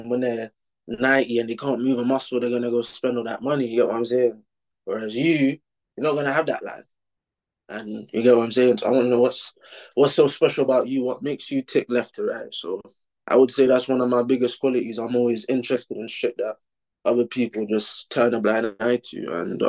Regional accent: London, United Kingdom; I'm from Northwest London. I'm 19 years old.

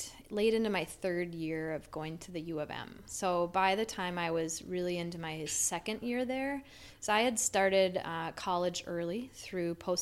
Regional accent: Minneapolis, Minnesota, United States; I grew up near Lake Street Kmart, so technically I was in the Roosevelt District.

